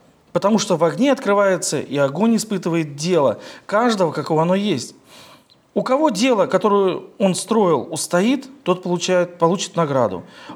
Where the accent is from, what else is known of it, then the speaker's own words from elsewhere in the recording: Volgograd Oblast, Russia; А в детстве была сложность. Я вырос под Волгоградом.